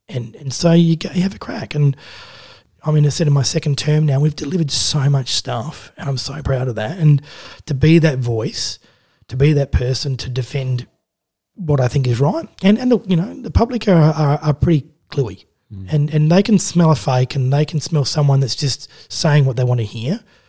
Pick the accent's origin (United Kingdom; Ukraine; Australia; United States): Australia; Adelaide, South Australia; I grew up in Adelaide